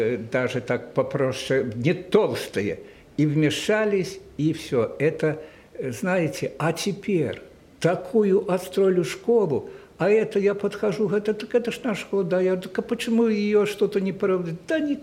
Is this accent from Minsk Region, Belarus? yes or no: yes; Stayki, Minsk Region, Belarus; born there; Родился я в Вилейском районе, в Стайках деревня, где отец работал учителем. Так что в семье учителей